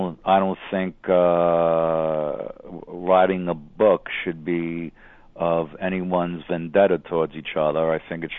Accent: Brooklyn, New York, United States; I'm from Brooklyn. I've seen that so many times when I'm growing up in Brooklyn with some guys I knew and still know.

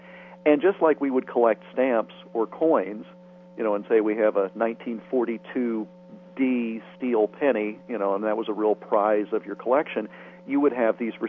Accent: Iowa, United States; I know as a boy growing up in Iowa, I would sit with the AM radio at night

